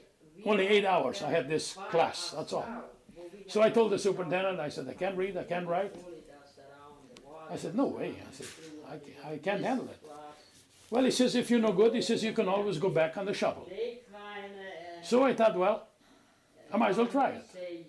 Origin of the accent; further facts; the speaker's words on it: Germany; English is a second language; moved away; Because when I came from Germany, I came from the farm. I had no trade, eh?